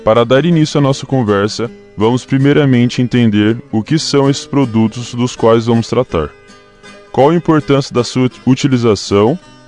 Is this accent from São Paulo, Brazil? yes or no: yes; Assis, São Paulo, Brazil; também sou de Assis, e assim como meus colegas, aluno do quarto ano de Agronomia.